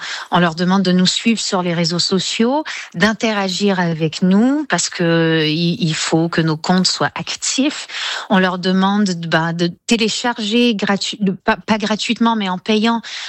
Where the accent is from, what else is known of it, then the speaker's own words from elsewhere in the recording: New Brunswick, Canada; C'est un francophone hors Québec, comme moi. Moi, je suis du Nouveau-Brunswick